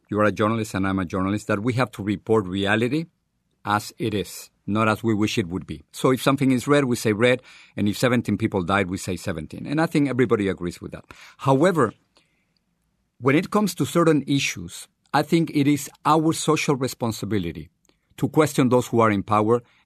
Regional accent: Mexico City, Mexico; first language Spanish; English is a second language; moved away as an adult; I grew up in Mexico City. And if you're from Mexico City, you're called Chilango. And I still have that accent when I speak Spanish. And, you know, believe me, I tried to get rid of my accent in English. But when you learn English late in your life, I really learned it when I was 24, 25.

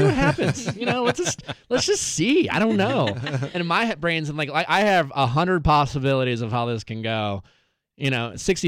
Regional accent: Milwaukee, Wisconsin, United States; I grew up in Milwaukee, Wisconsin, in a very conservative household.

